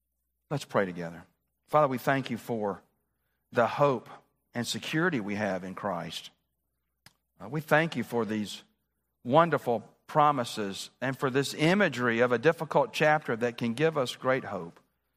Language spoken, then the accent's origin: English; Birmingham, Alabama, United States; I've told this story before, but it was growing up in Birmingham.